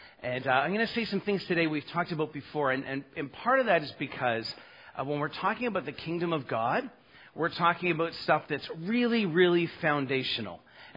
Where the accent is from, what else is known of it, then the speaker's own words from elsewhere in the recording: Toronto, Ontario, Canada; So I grew up in Scarborough